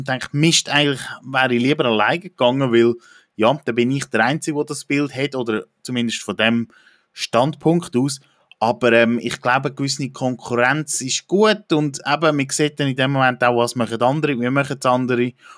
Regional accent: Central Switzerland, Switzerland; ich fotografiere nur in meiner Heimat, sprich auch in der Zentralschweiz, das sind 6 Kantone konkret

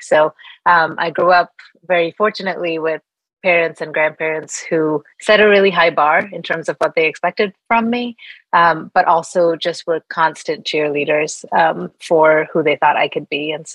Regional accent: Bangalore, Karnataka, India; also born or lived in Mumbai; I was born and raised in India and was born in Bombay, was raised in Bangalore. So I consider myself a South Indian more than North Indian.

